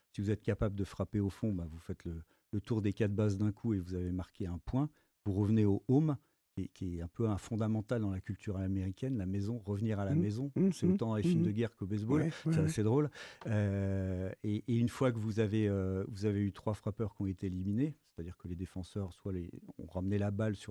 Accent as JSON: {"language": "French", "town": "Paris", "region": "Île-de-France", "country": "France", "said": "Là, je parle simplement en tant que Parisien."}